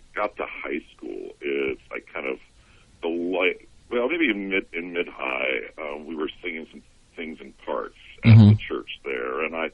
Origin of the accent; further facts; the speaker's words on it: Quakertown, New Jersey, United States; I grew up in Quakertown, New Jersey.